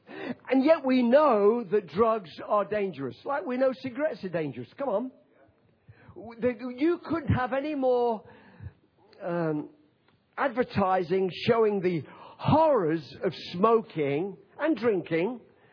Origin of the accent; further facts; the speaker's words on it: England, United Kingdom; now in Australia; I'm a pom from England, but I love Australia because I'm an Aussie. I speak like one, don't I?